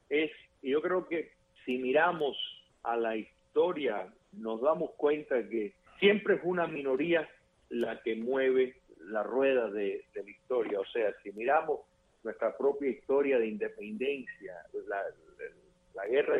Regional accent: Cuba; moved away

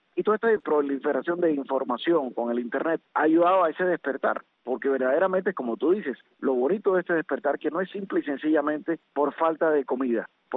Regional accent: Cuba; Y eso te hace dar un orgullo como cubano

